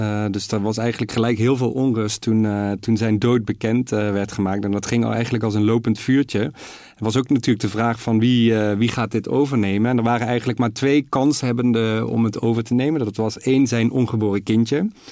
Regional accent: Netherlands; accent: soft G

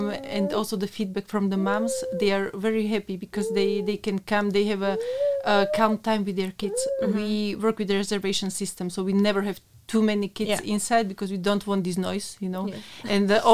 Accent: Slovakia; From Slovakia.

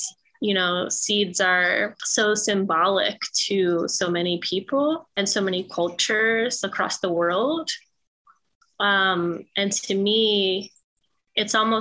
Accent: Philadelphia, Pennsylvania, United States; And I was born and raised here in Philly. My dad immigrated to Philly from Ecuador as a child, and my mom's family have been here for some generations, but immigrated here from Ireland a while ago.

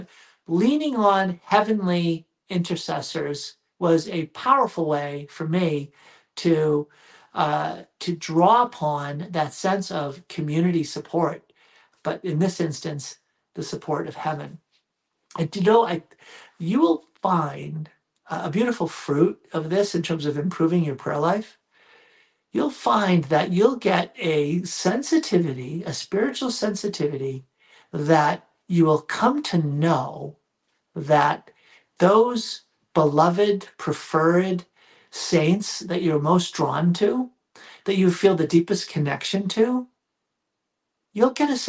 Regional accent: Massachusetts, United States; So growing up outside of Boston, we would go to Our Lady of La Salette Shrine. And it was, I don't know, 45 minutes away.

